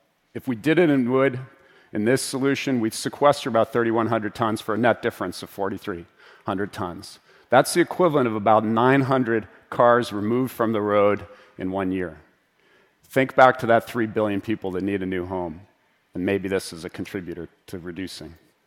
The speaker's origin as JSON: {"language": "English", "town": "Vancouver", "region": "British Columbia", "country": "Canada", "tie": "born or raised there", "said": "and I'm hoping, that my hometown of Vancouver actually potentially announces the world's tallest at around 20 stories."}